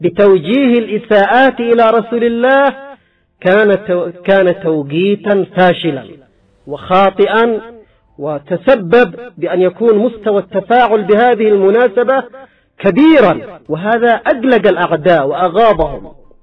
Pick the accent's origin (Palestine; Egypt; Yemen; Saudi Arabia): Yemen; كيف كان صدى الاحتفال الكبير في العام الماضي على مستوى بلدنا اليمن